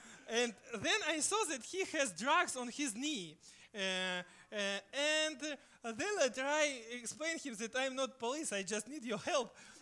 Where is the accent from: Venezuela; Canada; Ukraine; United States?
Ukraine; English is a second language; I am from Ukraine, but I have present for you from Ukraine.